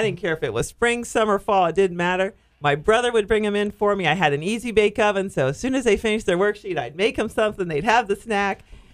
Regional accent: Ohio, United States; When I came to Charlotte County, there was a project from my hometown in Southern Ohio called Lace Up for Kids.

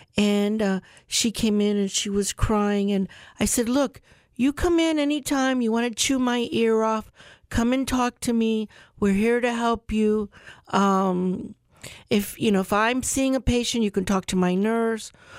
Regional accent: United States; I'm a family doctor that actually I grew up here in Charlotte County.

